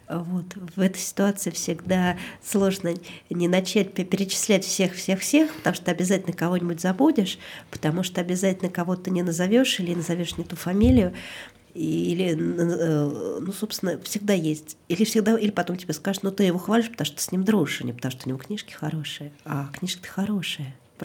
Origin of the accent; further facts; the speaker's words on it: Moscow, Russia; Как бы я родилась и выросла в Москве, и вот на окраине Москвы обычная такая стекляшечка, где библиотекарь тебя уже знает